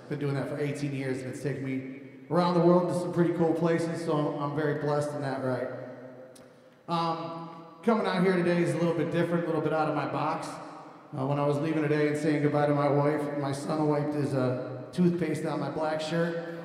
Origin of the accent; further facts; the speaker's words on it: Detroit, Michigan, United States; A little bit of background on me. I grew up in the Detroit area. My father worked for automotive supply companies. My mom was a teacher. Blue collar, Irish Catholic family, church every Sunday.